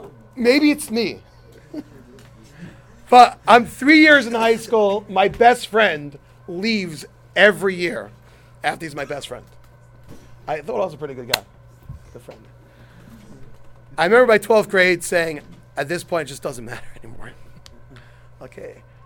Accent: Brooklyn, New York, United States; I'm from Brooklyn. And when I was growing up, in my tween years, 6th, 7th, and 8th grade, I had my chevra, my posse, and, you know, I had a sidekick.

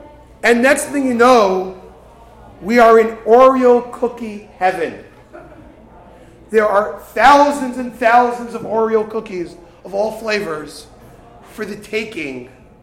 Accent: Brooklyn, New York, United States; I grew up in Brooklyn, in Bensonhurst. There are lots of Vinnies back in the day.

